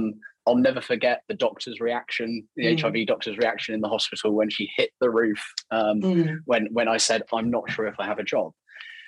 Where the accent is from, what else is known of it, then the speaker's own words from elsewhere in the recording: Portsmouth, South East England, United Kingdom; I grew up in the Portsmouth area